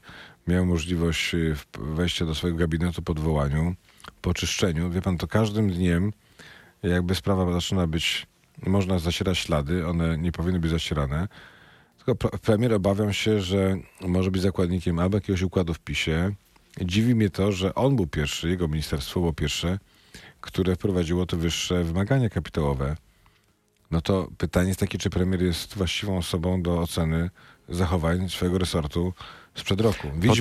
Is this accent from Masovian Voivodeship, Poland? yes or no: no; Wrocław, Lower Silesian Voivodeship, Poland; jest w sejmiku dolnośląskim, ja z Wrocławia jestem